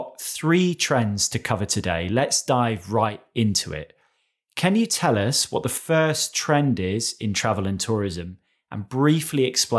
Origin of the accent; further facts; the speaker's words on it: United Kingdom; I mean, I can certainly say as a Brit that weather is an absolute priority for me when choosing where to go.